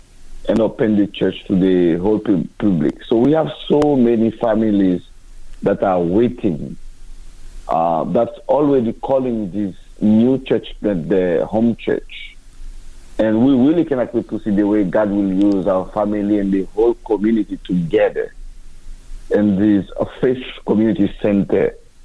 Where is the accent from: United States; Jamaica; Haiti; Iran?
Haiti; English is a second language; When I was a kid, I remember growing up in Haiti, I had malaria, typhoid, all sort of, you know, disease regarding to unsafe water.